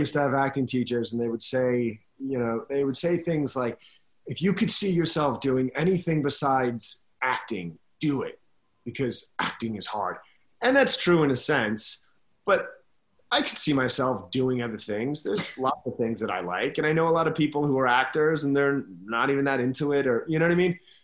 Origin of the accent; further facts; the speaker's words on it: Colorado, United States; moved away as an adult; also born or lived in Boston; now in New York, United States; So I grew up in Colorado. Then I lived in Boston for a year. Then I moved to New York when I was 19.